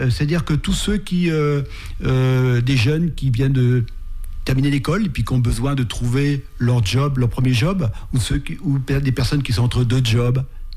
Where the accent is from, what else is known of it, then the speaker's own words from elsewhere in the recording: Pays de la Loire, France; J'ai évolué en Vendée, je suis natif de Vendée